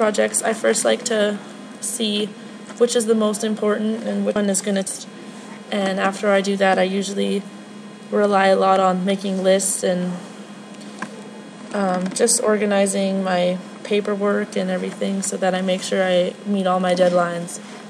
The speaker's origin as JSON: {"language": "English", "town": "Whitecourt", "region": "Alberta", "country": "Canada", "tie": "born there", "lives_now": "Edmonton, Canada", "said": "I was born in Whitecourt, Alberta, but now I live in Edmonton. I go to school at the University of Alberta in the nutrition major program, as I plan on being a dietitian in the future. I'm 19 years old"}